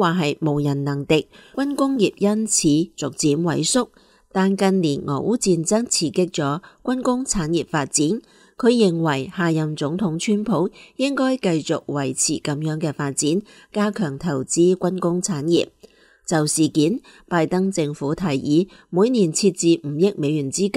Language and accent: Chinese; China; 我们中国人都懂一个道理，叫物极必反